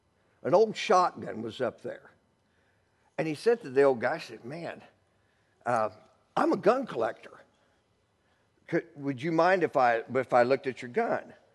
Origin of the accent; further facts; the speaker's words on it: Indiana, United States; I grew up in Cornfield County, Indiana.